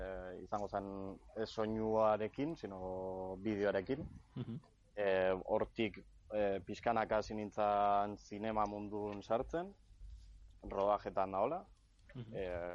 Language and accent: Basque; Urretxu, Basque Country, Spain; Bueno, niu, ba, aurretxun jaioa naiz, nire ikasketa guztiko gehienak han nintzen ditun.